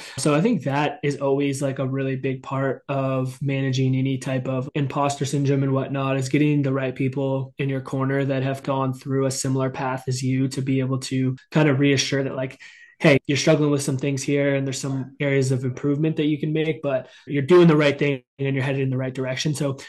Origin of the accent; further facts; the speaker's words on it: Windsor, Ontario, Canada; So I'm originally from the Windsor area, grew up in a really small town, but grew up playing like a lot of sports and being super active